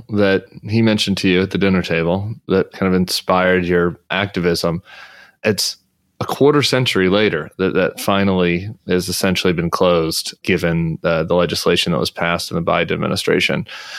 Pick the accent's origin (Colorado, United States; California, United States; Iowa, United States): Colorado, United States; Littleton; So I grew up right on Platte Canyon there, and about the same age as Daniel was.